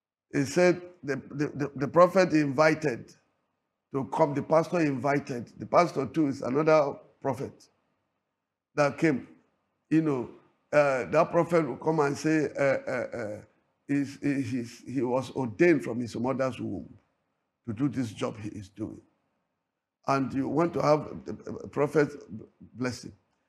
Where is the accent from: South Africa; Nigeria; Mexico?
Nigeria; I said, I'm a Nigerian.